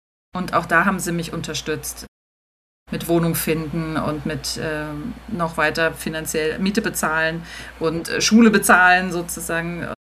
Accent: Rhineland-Palatinate, Germany; now in Darmstadt, Germany; komme gebürtig aus der Pfalz. Dort habe ich auch mein Abitur gemacht und bin jetzt in Darmstadt.

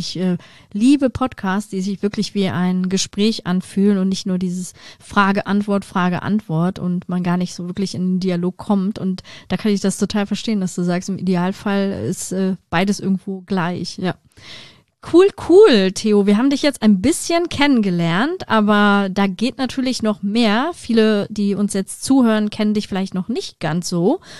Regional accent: Cologne, North Rhine-Westphalia, Germany; Und Köln, da muss ich natürlich die Fahne hochhalten, meine Heimatstadt.

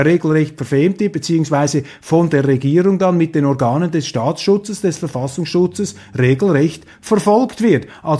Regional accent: Switzerland; das steht mir nicht zu, als Schweizer da herumzumäkeln

